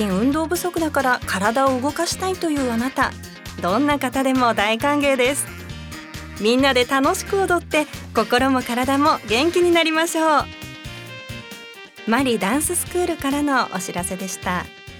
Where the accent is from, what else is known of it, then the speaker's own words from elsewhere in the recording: Toyokawa, Aichi, Japan; 愛知県豊川市で生まれ育ちました